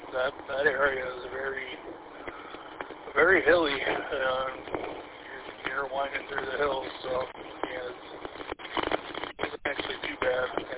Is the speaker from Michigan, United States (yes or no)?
yes; Warren, Michigan, United States; born or raised there